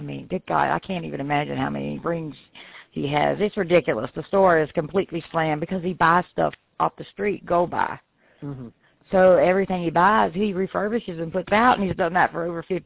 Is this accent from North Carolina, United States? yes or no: yes; Concord, North Carolina, United States; I grew up right outside Concord, right outside of Charlotte, Concord and Kannapolis area.